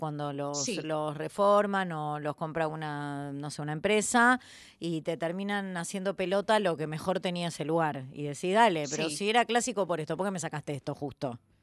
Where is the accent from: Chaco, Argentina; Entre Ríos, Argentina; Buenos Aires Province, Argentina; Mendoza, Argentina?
Buenos Aires Province, Argentina; Quilmes; soy de Quilmes, así que imagínate que me hace sentir muy bien que estén.